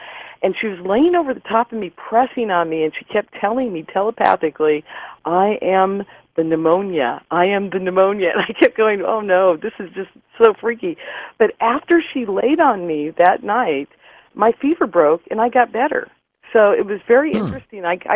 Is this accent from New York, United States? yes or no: no; Portland, Oregon, United States; I grew up in Portland, Oregon.